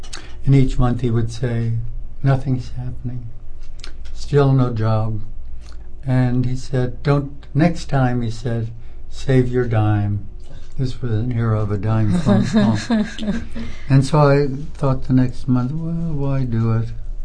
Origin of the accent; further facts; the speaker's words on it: Amana, Iowa, United States; I'm from the Amana colonies, which everyone in Fairfield, I think, knows. It's only about an hour from here. But it was an idyllic, rural, small town, spiritual community, and still is, only now it's not so much communal.